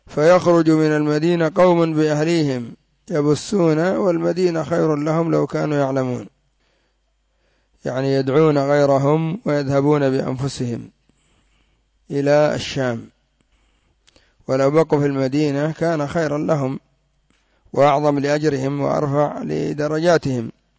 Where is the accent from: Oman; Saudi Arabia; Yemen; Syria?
Yemen; وأخذوا كثير من البلدان، حتى عندنا في اليمن.